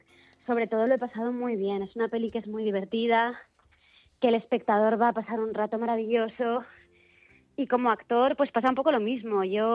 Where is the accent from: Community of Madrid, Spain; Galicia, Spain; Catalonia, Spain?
Community of Madrid, Spain; Madrid; yo soy muy madrileña. No he vivido además nunca, no he tenido la suerte, porque me parecería una suerte haber vivido fuera en algún momento, pero he sido muy de estar en casa, además toda mi familia es de Madrid